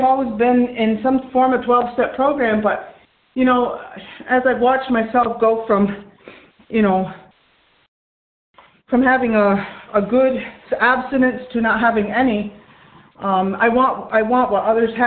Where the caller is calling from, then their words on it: New York, United States; Hi, everyone. … from New York.